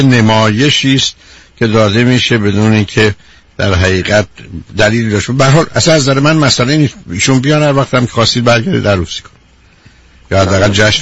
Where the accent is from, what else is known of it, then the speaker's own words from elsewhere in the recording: Iran; منم که ایرانی هستیم